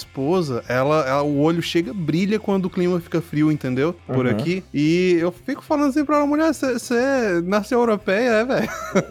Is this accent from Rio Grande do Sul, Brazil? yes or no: no; Bahia, Brazil; born there; quando eu ia pra cidade onde eu nasci, lá na Bahia, no sertão, porque lá não é litoral, mas é tão quente e úmido quanto